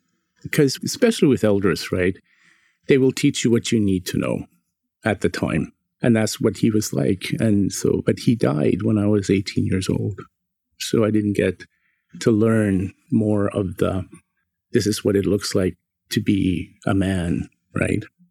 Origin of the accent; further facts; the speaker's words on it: Canada; accent: Northern Native; And also I decided to get rid of my Northern Native accent. So it comes back whenever I'm back home. It does come back.